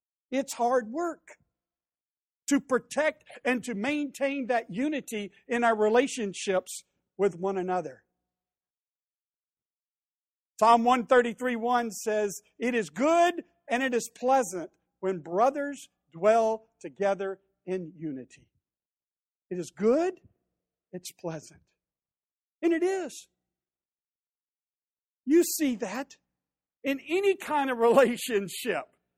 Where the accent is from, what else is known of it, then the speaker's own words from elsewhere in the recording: the South, United States; And some of it has to do with the fact that I grew up in the South, where I lived it.